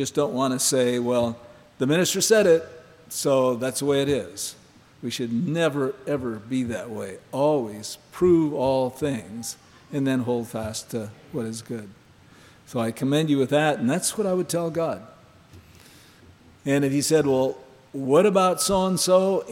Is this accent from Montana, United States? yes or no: yes; Montana, United States; And I said, I'm from Montana. I said, this is not a snowstorm.